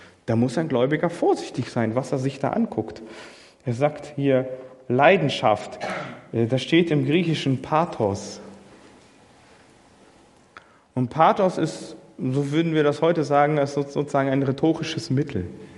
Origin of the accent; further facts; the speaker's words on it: Germany; So ein Empfinden haben wir als Deutsche.